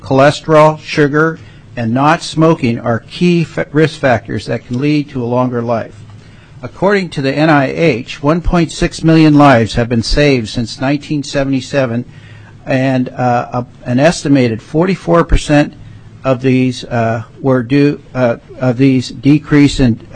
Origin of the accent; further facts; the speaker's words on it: Wrangell, Alaska, United States; now in Juneau, United States; I'm a family physician born and raised in Wrangell, Alaska. I currently practice in Juneau